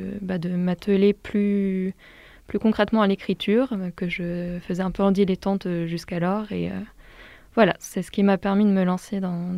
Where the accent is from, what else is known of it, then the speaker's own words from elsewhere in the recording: Bourg-en-Bresse, Auvergne-Rhône-Alpes, France; je suis née à Bourg-en-Bresse et j'y ai fait ma scolarité jusqu'au bac. J'étais étudiante au lycée Lalande. Après ça, j'ai fait une classe préparatoire littéraire à Annecy. Puis 3 ans de Beaux-Arts à Toulouse.